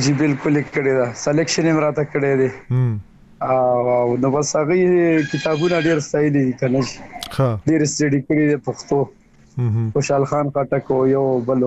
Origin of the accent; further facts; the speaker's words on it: Shabqadar, Khyber Pakhtunkhwa, Pakistan; مونږ د شفقدر حسن زئی